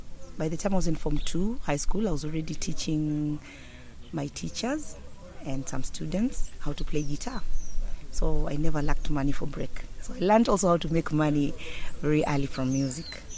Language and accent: English; Nairobi, Kenya; born there; Okay, I was born in Nairobi, and I was born in a family of 15, and most of us grew around music